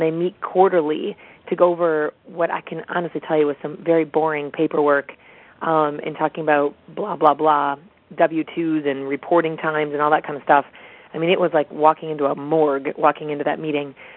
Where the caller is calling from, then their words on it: Alpena, Michigan, United States; I'm calling in from Bay Athletic Club in Alpena, Michigan.